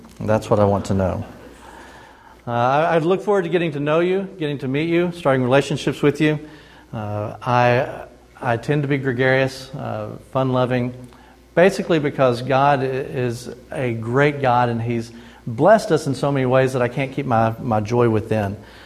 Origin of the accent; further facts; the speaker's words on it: Monroe, Wisconsin, United States; accent: Southern Wisconsin drawl; also born or lived in Arkansas; You may hear a little bit of Southern Wisconsin drawl. That's because I'm from Monroe.